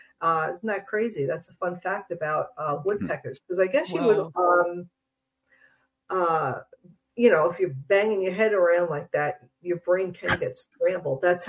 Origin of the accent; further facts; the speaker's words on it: Long Island, New York, United States; also born or lived in New Jersey; now in Minnesota, United States; I was brought up on Long Island, New York. I lived there and lived in parts of New Jersey my whole life. And I never saw a woodpecker in my life or heard one until I moved to Minnesota.